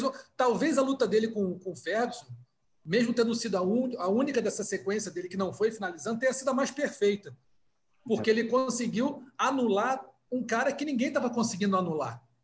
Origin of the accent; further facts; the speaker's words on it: Brazil; É mais difícil para a gente, como brasileiros